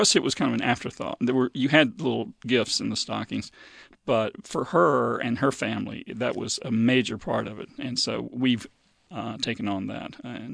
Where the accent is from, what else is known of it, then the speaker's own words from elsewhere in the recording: the South, United States; also born or lived in Mississippi / Florida; I grew up around